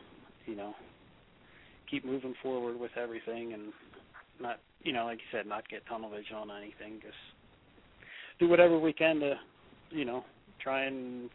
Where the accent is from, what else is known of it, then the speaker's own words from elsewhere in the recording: Pennsylvania, United States; I'm from Pennsylvania.